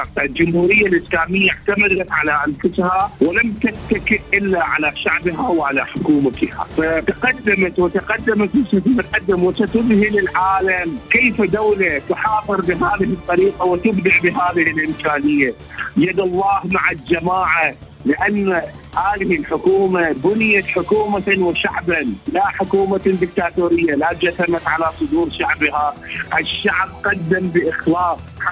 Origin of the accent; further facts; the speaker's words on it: Iraq; من العراق.